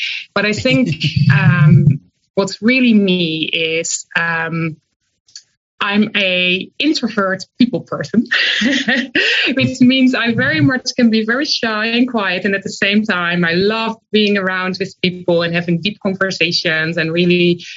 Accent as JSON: {"language": "English", "country": "Netherlands", "tie": "born or raised there", "said": "I grew up in the Netherlands with divorced parents, and they were complete opposites"}